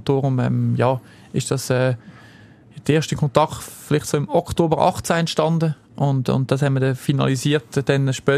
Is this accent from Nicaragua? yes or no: no; Nebikon, Lucerne, Switzerland; also born or lived in Wolhusen; Also geboren in Wollhausen, aber natürlich aufgewachsen bin ich in Nebiken, genau, wo meine Eltern jetzt auch noch wohnen.